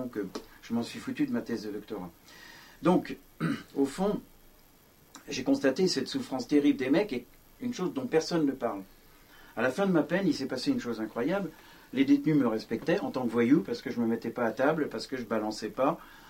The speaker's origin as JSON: {"language": "French", "region": "Martinique", "country": "France", "tie": "born there", "said": "je suis né à la Martinique"}